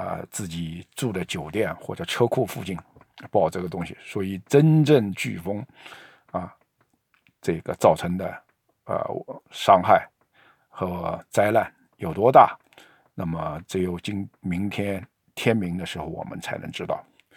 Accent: China; 我们中国人的媒体与美国这种北美加拿大美国这种民主国家的这个媒体的实力差的10万8千里

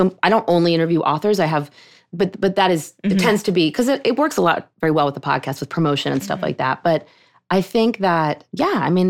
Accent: Pittsburgh, Pennsylvania, United States; So I grew up in Pittsburgh. That was my synagogue.

